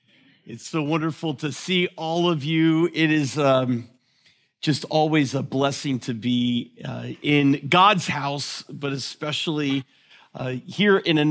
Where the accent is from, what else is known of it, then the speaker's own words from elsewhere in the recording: United States; accent: American; and I hope you can understand through my thick American accent